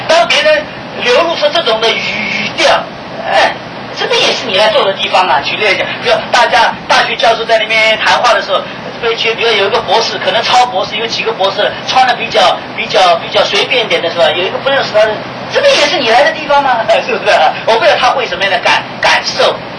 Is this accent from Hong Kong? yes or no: no; Taiwan; also born or lived in China / Thailand / Shanghai; 就像我生是生在中国，长是长在这个台湾，是不是？真正的工作是在泰国，所以我在泰国时间最久嘛， 我说我13年在上海，19年在台湾，我有20多年时间在泰国。